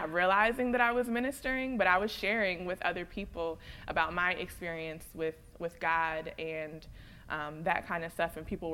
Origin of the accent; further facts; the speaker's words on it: Cherry Hill, New Jersey, United States; also born or lived in Princeton; I am a Jersey girl to the bone. I was born and raised in New Jersey. I grew up in South Jersey, Cherry Hill area, and then around middle school, I moved to Princeton, and so I have been here most of my life.